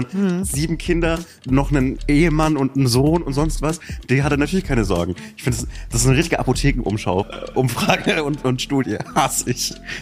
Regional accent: Bavaria, Germany; Zwischen Bamberg und Nürnberg in der fränkischen Schweiz.

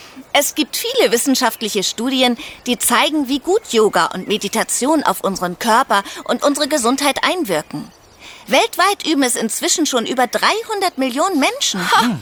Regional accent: India; ein sehr altes Übungssystem aus meiner Heimat Indien.

